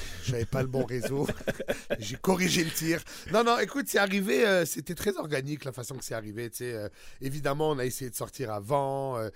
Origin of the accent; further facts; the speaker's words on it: Montreal, Quebec, Canada; Moi, je suis né, j'ai grandi à Montréal, tu sais, fait que c'est mon coin et j'adore ma ville